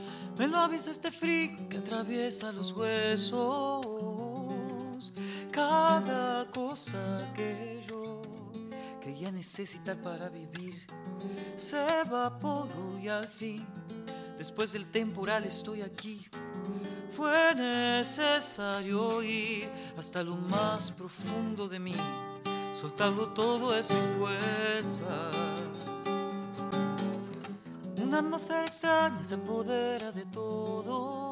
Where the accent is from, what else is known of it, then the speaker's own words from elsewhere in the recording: Córdoba, Argentina; ¿Qué me hace un cantor cordobés?